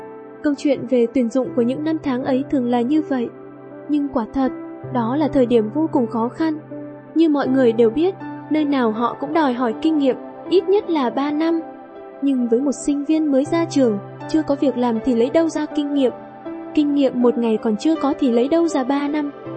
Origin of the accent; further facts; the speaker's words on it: Buon Ma Thuot, Dak Lak, Vietnam; also born or lived in Da Nang; Ba má tôi là người Đà Nẵng. Tôi sinh ra ở Đà Nẵng, sinh năm 1975, nhưng mới một tuổi đầu đã theo gia đình và buôn ma thuột lập nghiệp.